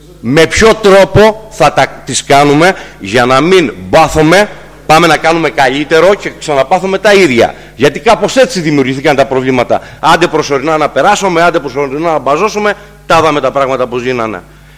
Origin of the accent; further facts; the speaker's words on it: Piskokefalo, Crete, Greece; στα κομμάτια από το χωριό μου που είναι το Πισκοκέφαλο και κάτω